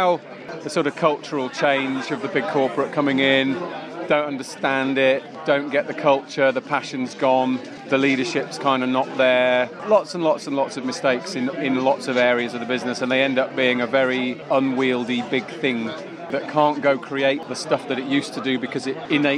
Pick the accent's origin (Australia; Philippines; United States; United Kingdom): United Kingdom; Poole, South West England; from Poole in Dorset